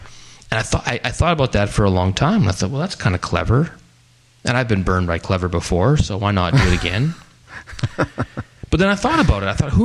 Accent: Canada; now in Germany; but it's EH squared because we're Canadian.

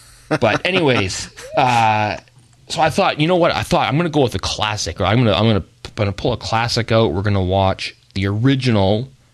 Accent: Canada; my wife grew up in Germany, I grew up in Canada

